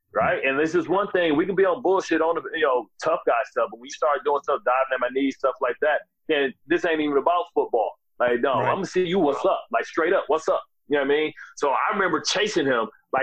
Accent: Detroit, Michigan, United States; And ain't I'm from Detroit. It's on site.

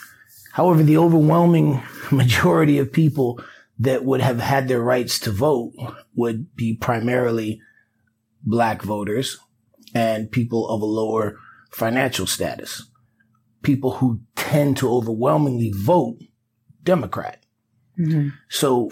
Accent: Florida, United States; Let's take Florida, for example.

